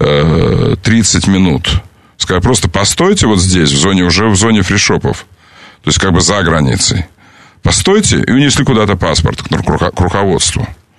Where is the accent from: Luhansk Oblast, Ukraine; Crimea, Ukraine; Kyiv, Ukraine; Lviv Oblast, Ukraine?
Crimea, Ukraine; Kerch; born there; сам я родился в Керчи, который есть русский город, конечно, в русском Крыму, и сроду такой был. Но в момент моего рождения он почему-то считался тоже украинским, как это ни странно звучит.